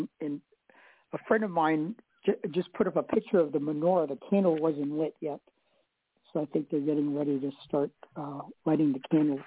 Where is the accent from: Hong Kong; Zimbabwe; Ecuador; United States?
Ecuador; Because we're from Ecuador.